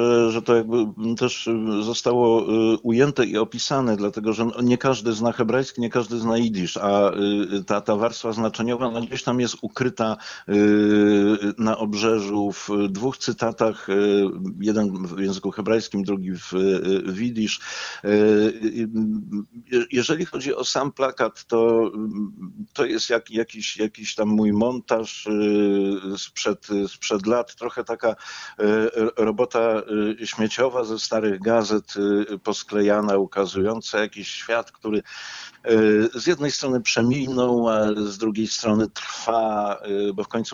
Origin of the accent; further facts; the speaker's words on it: Warsaw, Masovian Voivodeship, Poland; born there; also born or lived in Jerusalem; now in Gdańsk, Poland; urodziłem się w Warszawie. To jesteś z Warszawy? Nie, nie jestem z Warszawy. Jestem teraz z Gdańska. Kiedyś byłem z Warszawy. Kiedyś mieszkałem w Jerozolimie. Wtedy byłem z Jerozolimy.